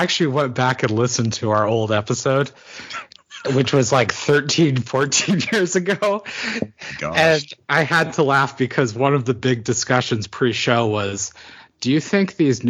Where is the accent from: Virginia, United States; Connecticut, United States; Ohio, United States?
Connecticut, United States; I moved up to my hometown in Connecticut to be closer to family. And it's a little rural. It's about 45 minutes to anything.